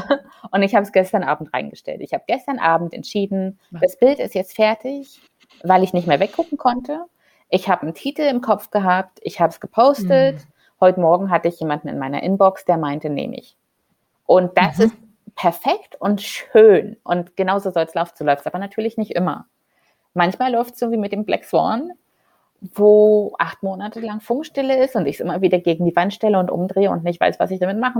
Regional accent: Brandenburg, Germany; born or raised there; also born or lived in Berlin; now in Seoul, South Korea

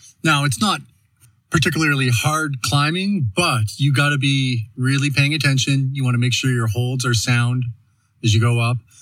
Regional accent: Saint John, New Brunswick, Canada; also born or lived in Calgary; now in Canmore, Canada; Originally born and bred in St. John, New Brunswick on the east coast of Canada, but I've been living in Canmore and Calgary for the last 8 years, back and forth between the two.

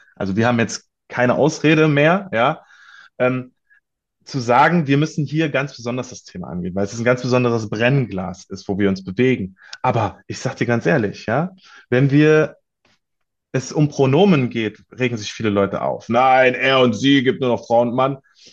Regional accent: Kassel, Hesse, Germany; Ich bin wieder hier in meiner Heimatstadt in Kassel.

